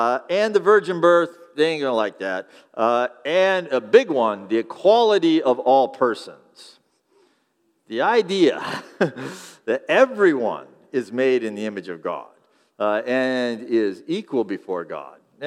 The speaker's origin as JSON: {"language": "English", "region": "Amish country", "country": "United States", "tie": "born or raised there", "said": "I grew up in Amish country"}